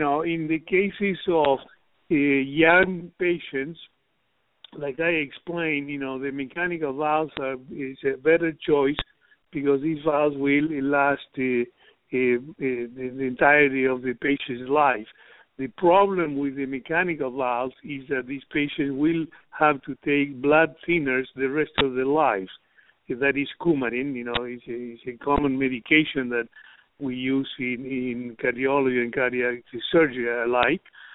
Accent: Argentina; You know, I'm a foreigner. I'm, you know, like you said earlier, I'm from Argentina.

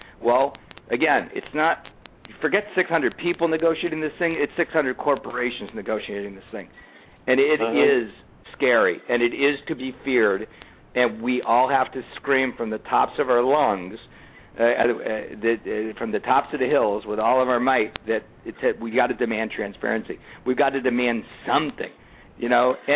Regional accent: Highland Park, Illinois, United States; I'm an old Chicago guy myself. I grew up in Highland Park.

